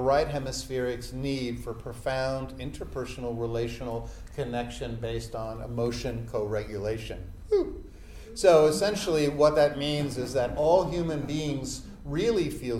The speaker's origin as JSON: {"language": "English", "town": "New York City", "region": "New York", "country": "United States", "said": "from the Upper West Side. I do the best I can."}